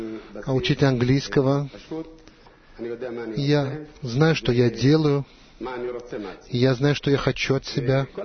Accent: Rehovot, Central District, Israel; Добрый вечер. Я из Реховата.

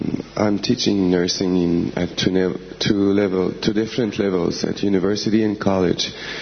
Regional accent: Montreal, Quebec, Canada; from Montreal.

